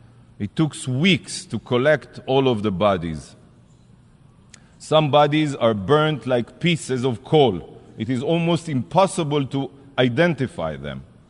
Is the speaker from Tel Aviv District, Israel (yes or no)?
no; Ashkelon, Southern District, Israel; Barzilai Hospital in my hometown city, Ashkelon, in Israel, suffered direct hits from Hamas rockets.